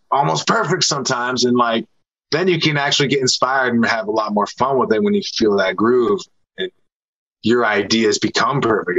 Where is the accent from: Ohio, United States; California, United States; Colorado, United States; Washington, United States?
Washington, United States; Seattle; I'm from Seattle. It's all I know and love.